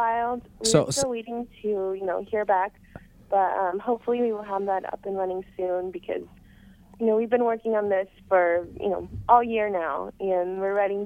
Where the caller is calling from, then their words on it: California, United States; I'm calling from San Diego County, California.